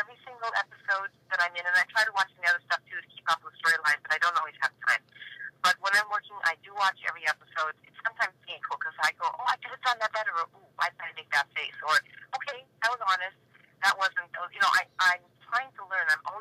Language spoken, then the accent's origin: English; Victoria, British Columbia, Canada; moved away as an adult; also born or lived in Montreal / New York; my parents are from Hungary. They left during the revolution in 1956, and they went to Canada. I was born in Montreal, grew up in Victoria.